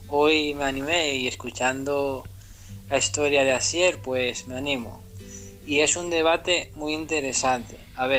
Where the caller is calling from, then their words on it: Asturias, Spain; de Asturias